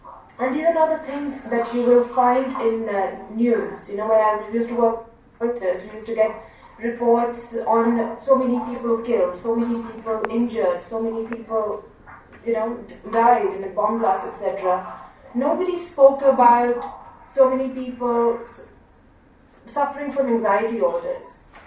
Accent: Jammu and Kashmir, India; English is a second language; Like I said, when I was growing up in Kashmir, and we used to have at 5:30 in the evening. I'm talking about early 90s, I used to live in downtown.

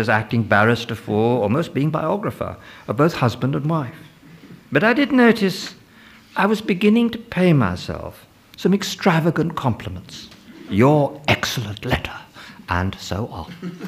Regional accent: United Kingdom; accent: British; My one immediate asset seemed to be my British voice. My peculiar accent was something, however, of a cultural barrier.

